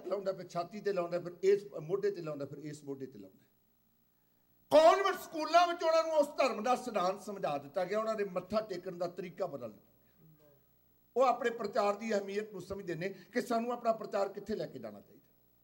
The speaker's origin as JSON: {"language": "Punjabi", "town": "Khanna", "region": "Punjab", "country": "India", "tie": "born or raised there", "said": "ਮੇਰਾ ਇਲਾਕਾ ਖੰਨੇ ਦਾ ਪੈਂਦਾ, ਲੁਧਿਆਣੇ ਜ਼ਿਲ੍ਹੇ ਦੀ ਤਹਿਸੀਲ ਹੈ ਸਬ ਡਿਵੀਜ਼ਨ ਖੰਨਾ।"}